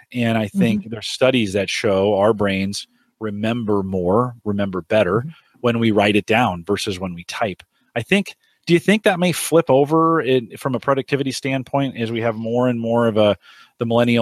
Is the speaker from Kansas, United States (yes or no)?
no; California, United States; I mean, I grew up in the Silicon Valley. So not only was I a child of the 80s, but I watched, my dad worked at IBM, and I watched Apple be born.